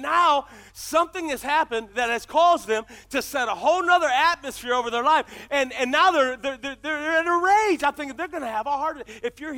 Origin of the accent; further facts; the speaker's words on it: Ohio, United States; I grew up in Ohio. I don't want to live in that climate.